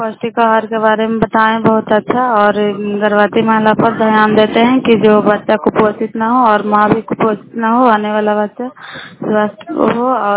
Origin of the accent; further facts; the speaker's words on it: Bihar, India; नालंदा जिला करायवाला का निवासी हूँ।